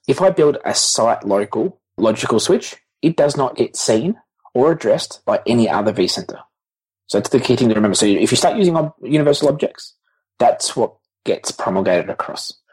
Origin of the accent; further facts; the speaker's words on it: Australia; So as an Aussie, I say local ID, but a locale ID